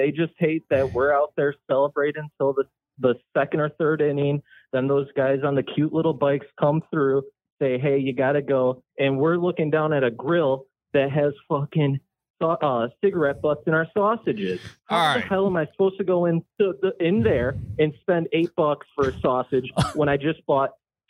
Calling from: Milwaukee, Wisconsin, United States; I reside in Milwaukee.

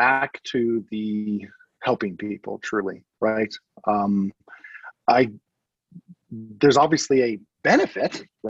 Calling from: Boise, Idaho, United States; I'm down here in Boise, Idaho, in that market, the lovely Treasure Valley in not Iowa, in the center of the United States, but way out in the Northwest.

